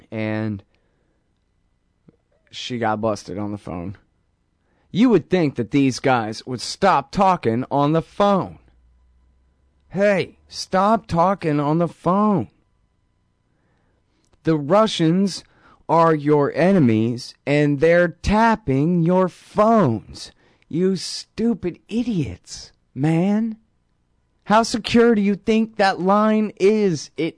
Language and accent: English; Texas, United States; What the hell do I know, man? I'm from Texas.